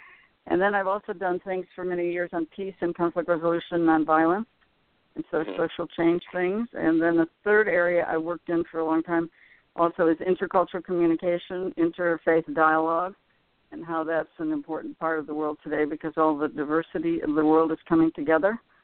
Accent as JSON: {"language": "English", "region": "Michigan", "country": "United States", "tie": "born or raised there", "said": "Well, I grew up in Michigan. I went to the East Coast for graduate school, and I started teaching down the West Coast."}